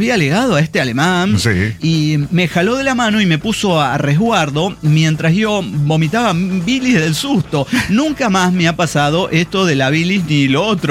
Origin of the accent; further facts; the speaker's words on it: Mexico City, Mexico; no puedo ser que siendo chilango, nativo, me chinguen el teléfono en un amontonamiento.